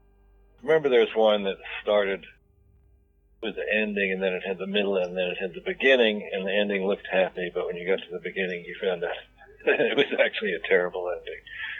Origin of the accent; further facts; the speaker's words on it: Louisville, Kentucky, United States; Well, I grew up in Louisville, Kentucky, and there was a single bookshelf with science fiction books in the Louisville Free Public Library